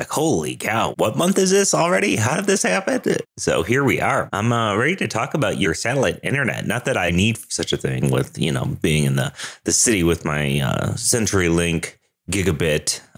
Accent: Denver, Colorado, United States; I'm a developer from Denver, Colorado.

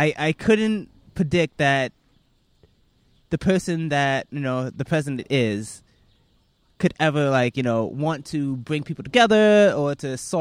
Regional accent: United States; It's embarrassing, but as an American, it is embarrassing.

